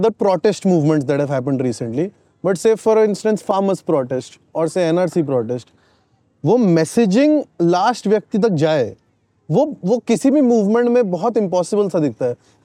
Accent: Delhi, India; दिल्ली का।

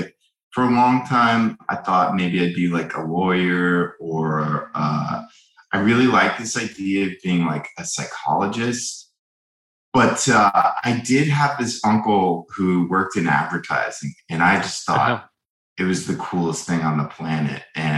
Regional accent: Ventura, California, United States; In Southern California, Ventura. It's sort of up the coast from LA.

